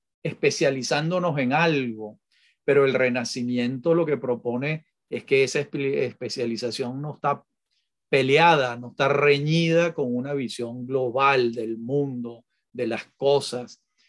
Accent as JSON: {"language": "Spanish", "country": "Venezuela", "said": "¿qué somos los venezolanos?"}